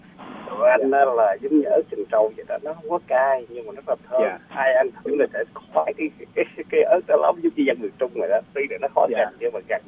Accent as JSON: {"language": "Vietnamese", "region": "Central Vietnam", "country": "Vietnam", "said": "Mình là gốc miền Trung, mình gốc miền Trung"}